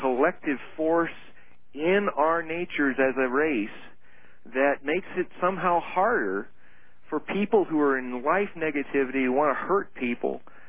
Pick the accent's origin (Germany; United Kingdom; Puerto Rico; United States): United Kingdom; England; I had to assume that just because I'm English doesn't mean that he was that interested in English variations of anything.